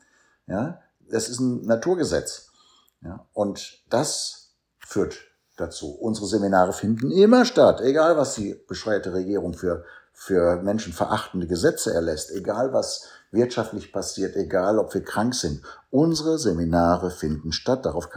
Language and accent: German; Germany; Trotzdem bleibt natürlich Deutschland auch meine Heimat.